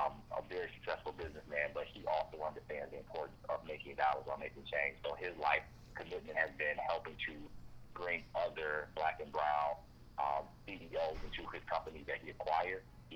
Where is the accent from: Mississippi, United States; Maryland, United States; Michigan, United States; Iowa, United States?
Michigan, United States; Flint; how I was raised growing up in Flint, Michigan, I knew at a very young age, coming from merely poverty